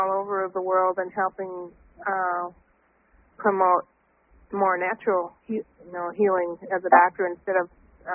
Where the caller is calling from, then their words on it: Rancho San Diego, California, United States; Rancho San Diego, California.